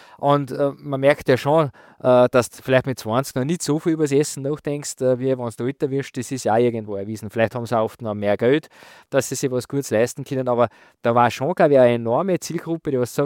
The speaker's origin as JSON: {"language": "German", "country": "Austria", "said": "Ich finde es einfach schön bei uns in Österreich."}